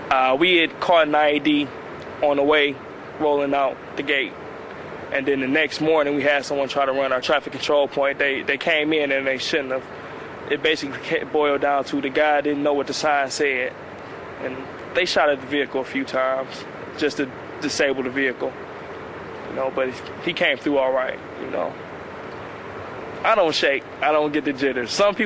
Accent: Detroit, Michigan, United States; I'm from Detroit, Michigan. I'm part of the 182nd Field Artillery out of Detroit, Michigan.

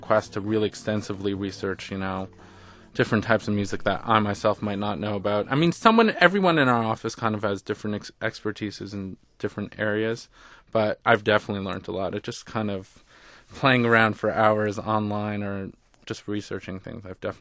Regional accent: Montreal, Quebec, Canada; I'm from Montreal, so...

